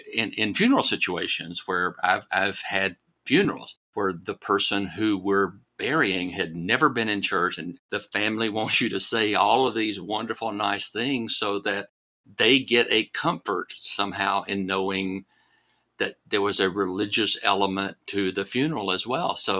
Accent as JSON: {"language": "English", "region": "Alabama", "country": "United States", "tie": "born or raised there", "said": "Just because I grew up in Alabama, where English is our second language, there's no reason to slam."}